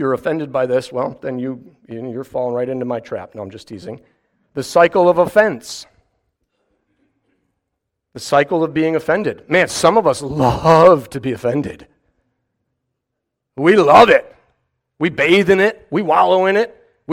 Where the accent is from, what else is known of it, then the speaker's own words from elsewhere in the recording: United States; I was like, this person could have a gun. And I'm like, I don't care, I'm an American.